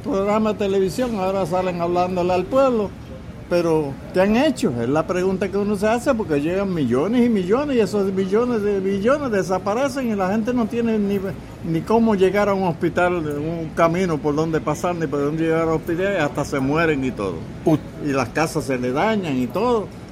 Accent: Lares, Puerto Rico; porque yo soy del Lares, yo era la Plaza del Mercado, de la Plaza de Recreo.

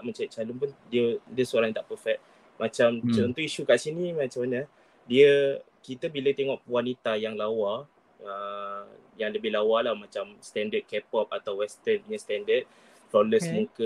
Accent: Kuala Lumpur, Malaysia; now in Pasir Tumbuh, Malaysia; Saya asal di Kuala Lumpur.

